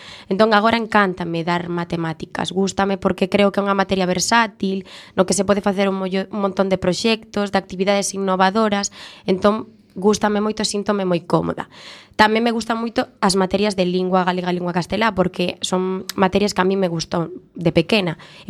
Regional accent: Monforte de Lemos, Galicia, Spain; eu son de Monforte de Lemos, que se atopa na provincia de Lugo. Ali estudiei no cole de Escolapios

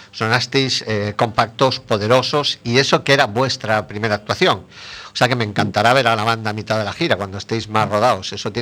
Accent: A Coruña, Galicia, Spain; esta gira la habéis empezado el pasado 14 de marzo en mi tierra, aquí en A Coruña

